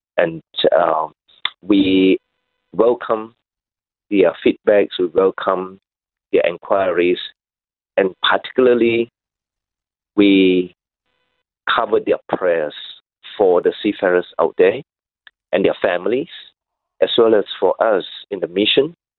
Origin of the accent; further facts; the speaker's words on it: Malaysia; now in Sydney, Australia; I come from Malaysia. Malaysia is a multi-religious, multicultural, multilingual country.